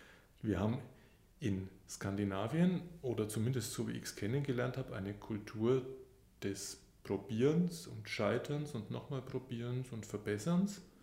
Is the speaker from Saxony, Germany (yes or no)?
no; Bavaria, Germany; also persönlich kann ich sagen, ich komme aus Bayern, das hört man wahrscheinlich.